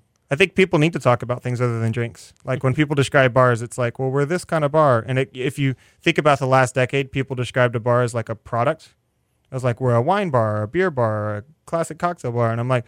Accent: Northeast, United States; We're going to play this because I'm from the Northeast.

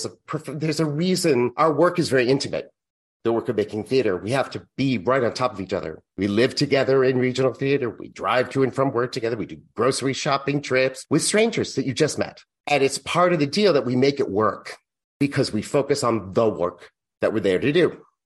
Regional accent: Massachusetts, United States; And so 2 weeks after we did her memorial up in Massachusetts, where I'm from, I was able to go back and really spend time with my nieces and nephew and my family up there, my extended family.

